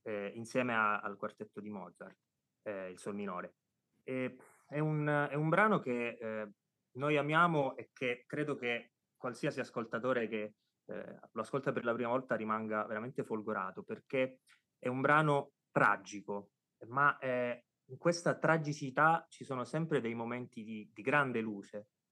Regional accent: Sicily, Italy; E in realtà io sono siciliano e per proseguire i miei studi

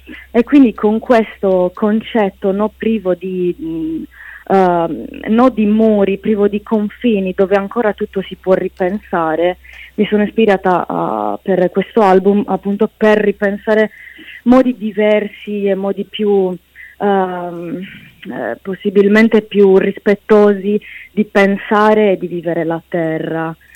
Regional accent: Sardinia, Italy; Sì, dal sud Sardegna, vicino in provincia di Cagliari

